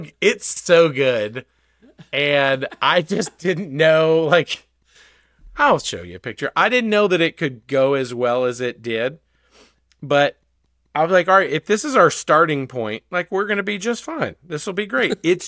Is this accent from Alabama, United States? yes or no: yes; Birmingham, Alabama, United States; I grew up in Birmingham. So I was like, oh, this will be fun. It's close.